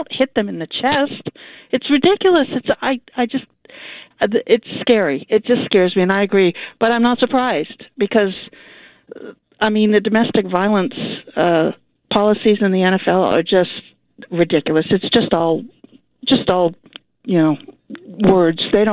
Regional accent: Boston, Massachusetts, United States; Yeah, well, I'm from Boston. I listen every day.

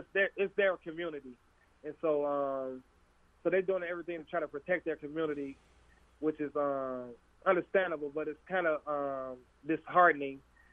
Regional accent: Chicago, Illinois, United States; Growing up in Cabrini Green, if I'd have known that, I probably had a different outcome in life.

